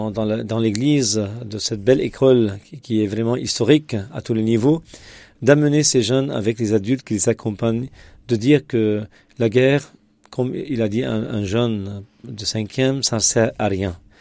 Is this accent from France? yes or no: no; Lebanon; D'accord, donc je viens du Liban, c'est un pays francophone, mais dans un monde arabe. Et en même temps, je fais partie de la communauté des pères antonins